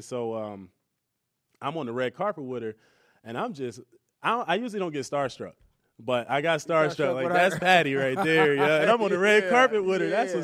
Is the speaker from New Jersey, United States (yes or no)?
yes; New Jersey, United States; The reason I went to the one in New York, because I'm from Jersey, it was close.